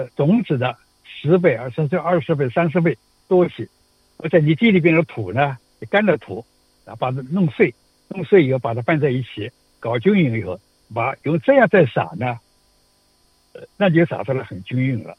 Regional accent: China; 因为我们中国人喜欢吃菜的，

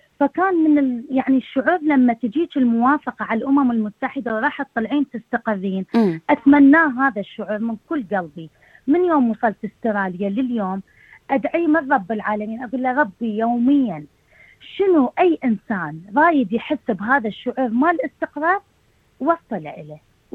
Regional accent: Baghdad, Baghdad Governorate, Iraq; moved away as an adult; أنا طلعت من العراق بالألفين وخمسة، يعني كانت الظروف كلش صعبة لأن كانت سنة تخرجي من الجامعة أنا وزوجي، فصارت ظروف بغداد كلش صعبة بذيك الفترة

